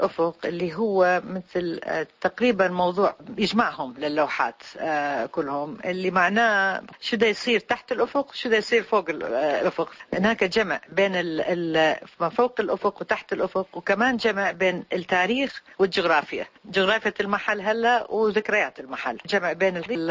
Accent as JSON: {"language": "Arabic", "town": "Baghdad", "region": "Baghdad Governorate", "country": "Iraq", "moved": "yes", "said": "من سنة 71 من طلعت من بغداد وهو كله تنقل"}